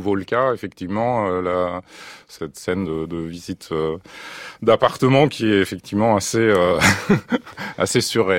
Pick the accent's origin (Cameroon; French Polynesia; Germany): Germany; French is a second language; jeune, enfin, allemand, parce que je venais d'Allemagne, donc je me sentais plus allemand